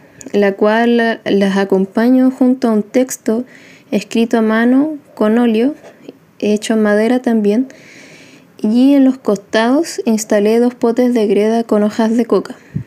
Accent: Calama, Antofagasta, Chile; also born or lived in Chuquicamata; Yo nací en Chuquicamata y fui criada en la ciudad de Calama, en el norte de Chile.

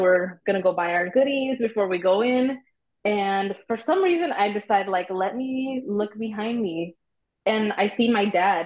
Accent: Los Angeles, California, United States; now in Maryland, United States; I'm originally from LA, from the Valley. So 818, if anybody's listening in. And then I moved out to Maryland 2 years ago.

